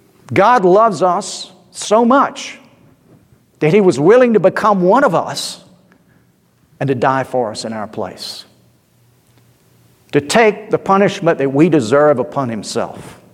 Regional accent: Georgia, United States; it's kind of hard to avoid hearing born again in South Georgia. But I grew up in the Episcopal Church

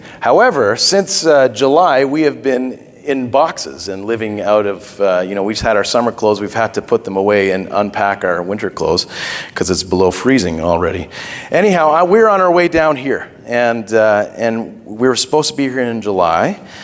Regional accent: Israel; I'm a Canadian. And I grew up in Israel.

